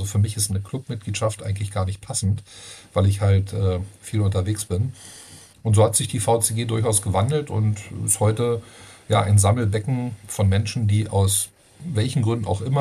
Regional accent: Berlin, Germany; Ich komme aus Berlin.

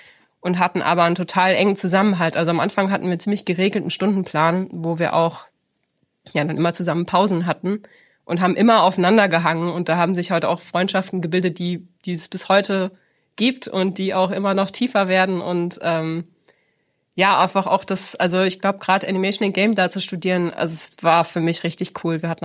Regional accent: Michelstadt, Hesse, Germany; Also ich bin aus Michelstadt

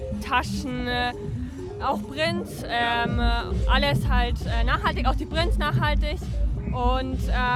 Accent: Nuremberg, Bavaria, Germany; wir kommen auch eben aus Nürnberg.

